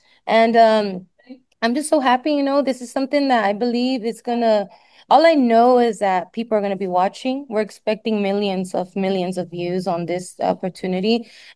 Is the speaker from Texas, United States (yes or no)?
yes; Dallas, Texas, United States; I will never forget where I'm coming from.